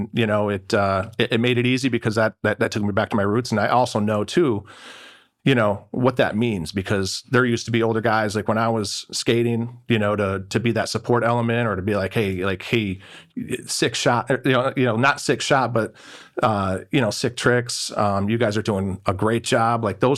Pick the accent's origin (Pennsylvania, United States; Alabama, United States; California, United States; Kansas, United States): Pennsylvania, United States; New Milford; I grew up in New Milford, Pennsylvania. So up in Susquehanna County, that's where I was born and raised.